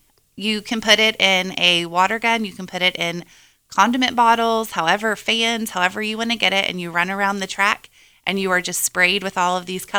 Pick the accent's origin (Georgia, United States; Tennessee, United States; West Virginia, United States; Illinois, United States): West Virginia, United States; Ripley; I'm actually from Ripley originally